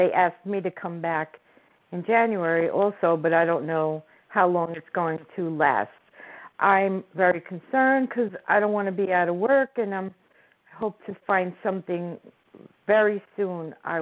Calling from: New Jersey, United States; We're from New Jersey.

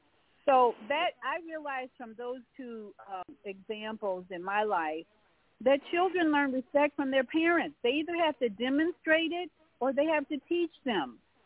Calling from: Florida, United States; in Florida, Grand Rising, and greetings to Brother Haq.

